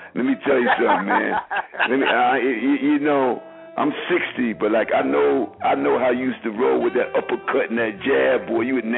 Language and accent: English; New York, United States; I'm down here in Florida, and I've been down here for almost 20 years, but I'm born and raised in New York